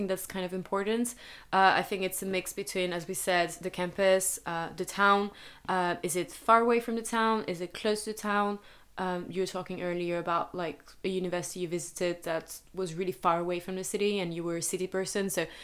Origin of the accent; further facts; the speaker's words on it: Nigeria; also born or lived in France; my first city where I grew up in Nigeria was quite big, but then my second city in the south of France was so small